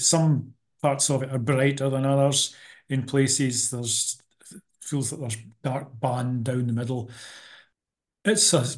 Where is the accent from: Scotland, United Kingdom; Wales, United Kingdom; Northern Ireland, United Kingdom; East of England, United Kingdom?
Scotland, United Kingdom; born or raised there